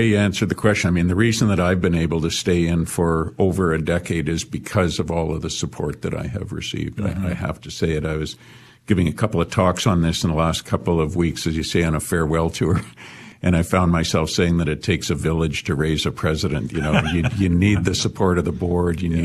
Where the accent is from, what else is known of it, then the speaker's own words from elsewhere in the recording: Toronto, Ontario, Canada; also born or lived in Ottawa; It has been 40 years. I've been here longer than, of course, I've been anywhere else. Yeah, I was born in Ottawa, raised in Ottawa and Toronto.